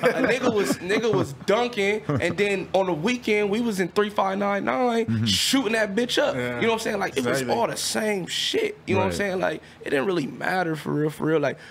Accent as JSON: {"language": "English", "town": "Southfield", "region": "Michigan", "country": "United States", "said": "I'm Southfield. Mm-hmm. I'm from Southfield, Southfield Crip"}